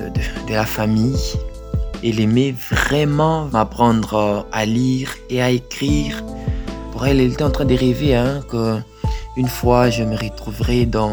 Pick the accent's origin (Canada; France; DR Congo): DR Congo; Ici chez nous, en Afrique, plus précisément en République démocratique du Congo